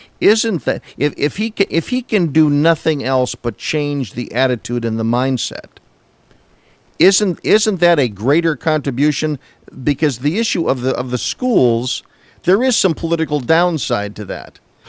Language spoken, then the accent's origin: English; Chicago, Illinois, United States; from Chicago.